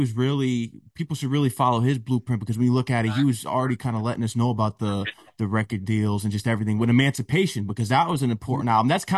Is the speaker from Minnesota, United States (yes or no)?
no; Connecticut, United States; Because I'm from Connecticut, and me learning about your history, you went